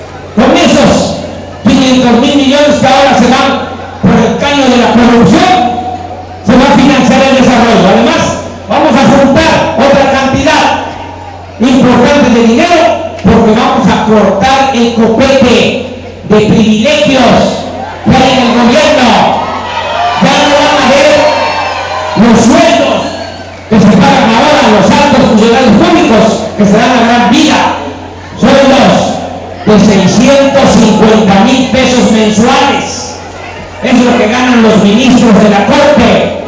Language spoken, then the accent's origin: Spanish; Tepetitán, Tabasco, Mexico; yo soy de un pueblo más pequeño que Martínez de la Torre. Mi pueblo ni siquiera es cabecera municipal. Se llama Tepetitán, pertenece al municipio de Macuspán.